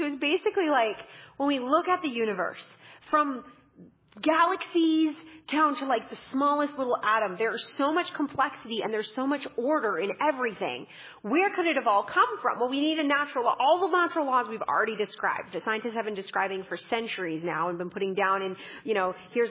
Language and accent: English; Canada; my home country in Canada